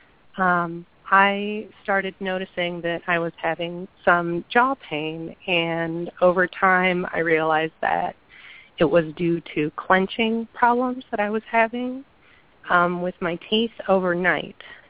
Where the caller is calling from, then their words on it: Ohio, United States; I am calling from Ohio